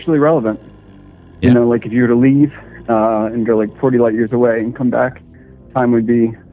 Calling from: Virginia, United States; calling from Central Virginia.

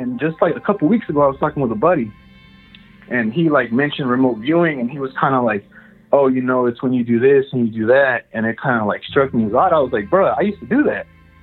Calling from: Merced, California, United States; Merced, California.

